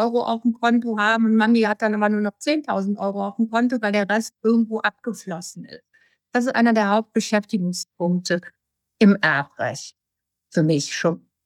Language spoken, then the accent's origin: German; Hamm, Germany; Ich komme ja aus Norden, aus Hamm, und bin schon im Säuglingsalter nach Sylt gefahren.